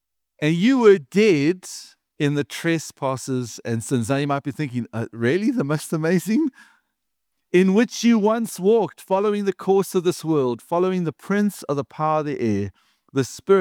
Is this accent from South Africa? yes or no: yes; Durban, KwaZulu-Natal, South Africa; So we're from Durban, and it's really cold, yeah.